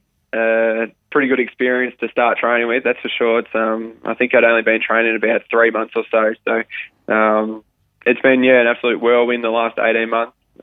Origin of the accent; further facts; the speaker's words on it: Swan Hill, Victoria, Australia; I'm originally from Swan Hill, and I got a cricket scholarship to go down in Melbourne